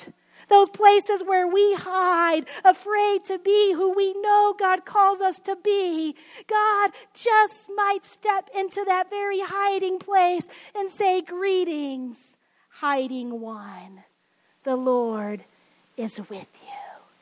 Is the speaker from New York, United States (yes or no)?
no; Belfair, Washington, United States; And when I tell people in Seattle I'm from Belfair, they're like, you mean Bellevue? I'm like, no, I know where I live. It's called Belfair. It's not Bellevue.